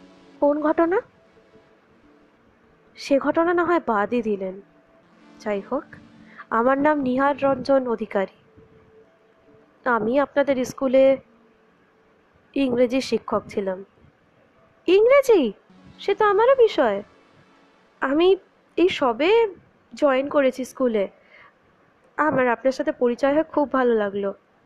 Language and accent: Bangla; Kolkata, West Bengal, India; আমার বাড়ি এখানে নয়, আমার বাড়ি সেই কলকাতায়। আমি তো এখানে চাকরির জন্য এসেছি